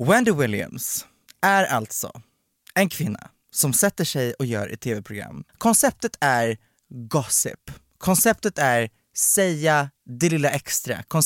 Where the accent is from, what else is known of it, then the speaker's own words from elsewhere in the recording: Småland, Sweden; accent: Småland dialect; now in Stockholm, Sweden; jag flyttade till Stockholm. Men det var liksom, det var inget aktivt val. Det var inte så att jag bara, nu ska jag alltså, cancellera min småländska.